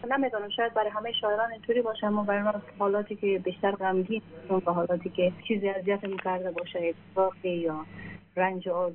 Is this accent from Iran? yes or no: no; Kabul, Afghanistan; از ولایت غزنی افغانستان. در کابل زاده شدیم، کابل بزرگ شدیم، مکتب اونجا خواندیم